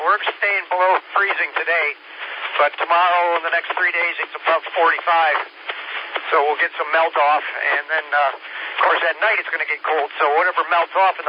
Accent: Michigan, United States; I was born and raised in Michigan, so I'm really used to driving on roads like this.

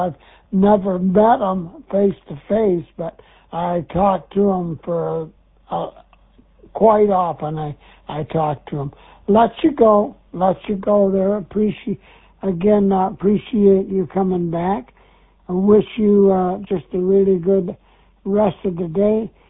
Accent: Michigan, United States; I have a 8 call sign, and we're from Michigan, and it's definitely not that warm in Michigan.

